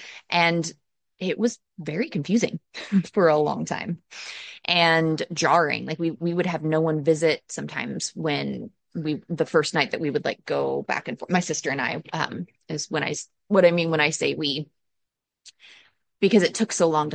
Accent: Illinois, United States; So I grew up in Southern Illinois and I grew up in a divided family.

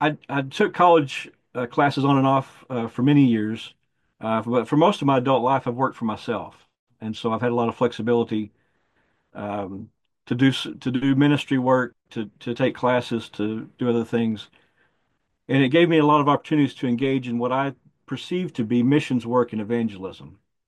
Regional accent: Oklahoma, United States; I was born and raised in Oklahoma, and like the majority of folks around here, I was brought up in the Southern Baptist Church.

